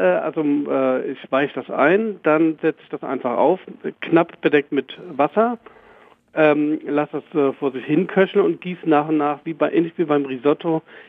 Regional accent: Oldenburg, Lower Saxony, Germany; Als Hafergrütze hier im Norden, ich komme aus Oldenburg

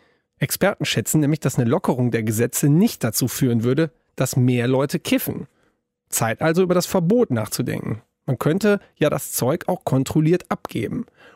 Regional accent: Wesel, North Rhine-Westphalia, Germany; 35 Minuten sind das von Wesel, meiner Heimatstadt, mit dem Auto bis zur holländischen Grenze.

